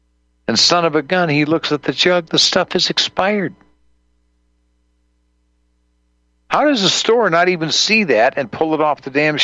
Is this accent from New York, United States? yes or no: yes; New York, United States; Don't try to concentrate in doing anything when you got a guy who was born and raised in New York.